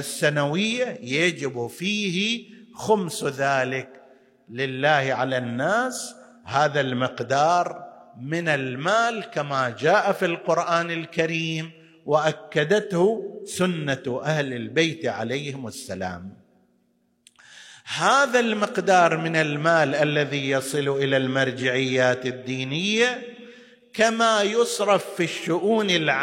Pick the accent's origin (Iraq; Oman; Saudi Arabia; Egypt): Saudi Arabia; Qatif, Eastern Province; الآن عندنا في القطيف الحمد لله يوجد وجود حوزوي علمي حسن